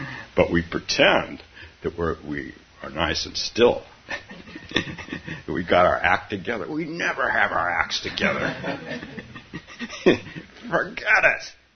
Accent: San Francisco, California, United States; My home, San Francisco, Palo Alto. That's still my home. I've been gone for 45 years, still my home.

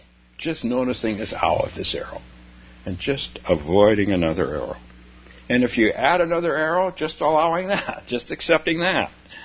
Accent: California, United States; I grew up in California, as you guys know, some of you know.

